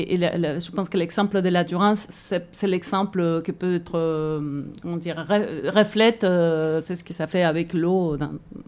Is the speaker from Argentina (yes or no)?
yes; Argentina; accent: Spanish-speaking; Pardon, mon accent hispanophone, hein, je viens d'Argentine, je ne l'ai pas dit.